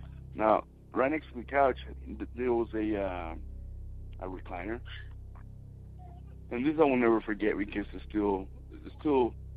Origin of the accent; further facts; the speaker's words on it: Venezuela; now in United States; 20 years ago, exactly 20 years ago, not to the date, but close to the month, I moved to the United States from Venezuela, a country down in South America.